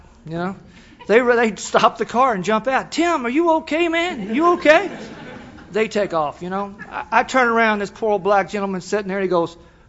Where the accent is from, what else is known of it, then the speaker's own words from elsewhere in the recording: Louisville, Kentucky, United States; I'm from Louisville, Kentucky.